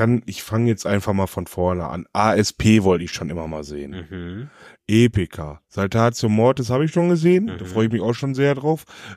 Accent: Essen, North Rhine-Westphalia, Germany; ich als Essener

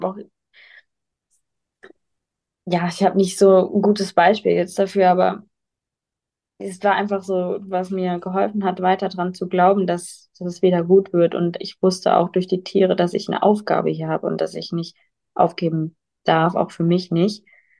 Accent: Lower Saxony, Germany; Also ich bin 2019 mit meinen Kühen ins Bergische Land gezogen. Ich komme eigentlich aus Niedersachsen

